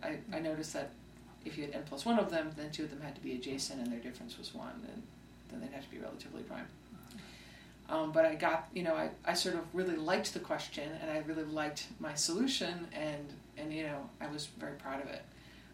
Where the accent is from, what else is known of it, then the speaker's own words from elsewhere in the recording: Lexington, Massachusetts, United States; I grew up in Lexington, Massachusetts.